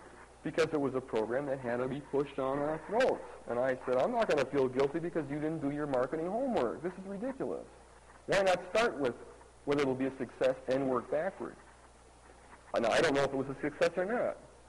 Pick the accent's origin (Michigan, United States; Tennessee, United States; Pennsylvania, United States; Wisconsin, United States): Wisconsin, United States; Milwaukee; you can tell I'm from Milwaukee